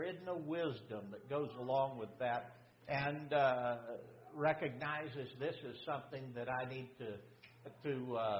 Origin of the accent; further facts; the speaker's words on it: Texas, United States; now in Oklahoma, United States; when I was growing up in the Panhandle of Texas.